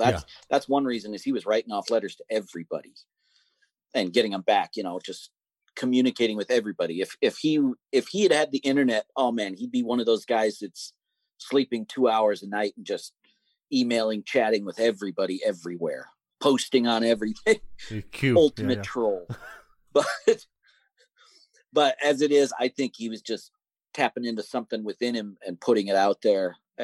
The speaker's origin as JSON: {"language": "English", "region": "Montana", "country": "United States", "tie": "born or raised there", "said": "I grew up in Montana, and it's really close to a reservation where that we had Sioux, Cheyenne, and Crow."}